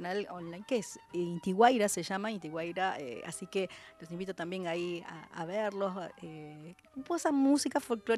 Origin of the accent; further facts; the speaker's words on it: Buenos Aires, Argentina; born there; En realidad, nací aquí en Buenos Aires.